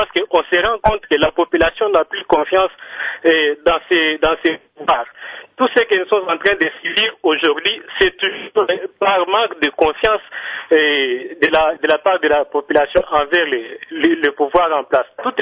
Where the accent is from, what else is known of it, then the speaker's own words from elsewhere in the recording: Luiza, Kasaï-Central, DR Congo; Parce qu'ici, chez nous, au Kassai, par exemple, je prends par exemple mon territoire de Luisa